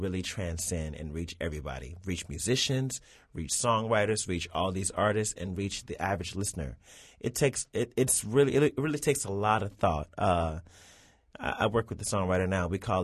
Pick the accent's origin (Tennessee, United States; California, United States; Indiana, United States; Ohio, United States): Indiana, United States; Gary; I keep going back to … maybe because I'm from Gary, Indiana.